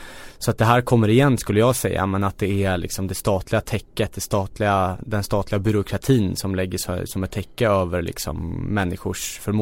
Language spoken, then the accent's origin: Swedish; Kista, Stockholm County, Sweden; also born or lived in Husby; om man till exempel som jag är född och uppvuxen i Kista och Husby